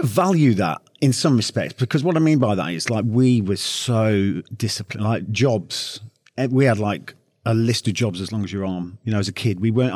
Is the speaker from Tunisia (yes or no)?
no; Northern Ireland, United Kingdom; I grew up very quickly in Northern Ireland